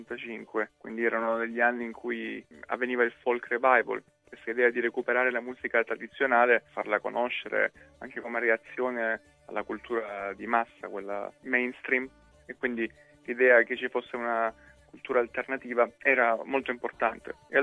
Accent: Apulia, Italy; Salentino perché appunto richiama il nostro dialetto, la nostra penisola salentina.

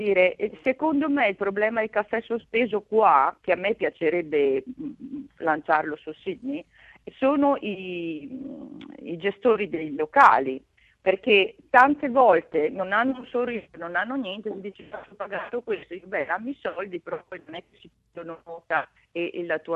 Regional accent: Trentino-Alto Adige, Italy; now in Australia; io sono trentina, quindi la magia del Natale, i nostri mercatini sono bellissimi.

